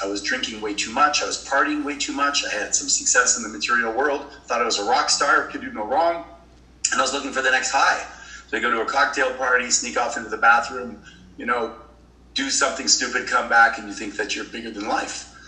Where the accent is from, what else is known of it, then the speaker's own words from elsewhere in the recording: Canada; I'm Canadian, so I'll give you a Canadian hockey metaphor.